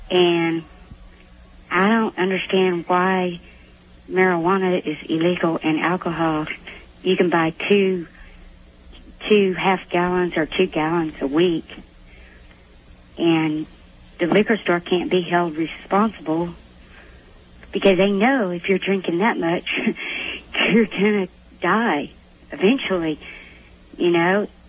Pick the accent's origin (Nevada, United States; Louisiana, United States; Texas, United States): Texas, United States; New Caney; I'm from New Caney.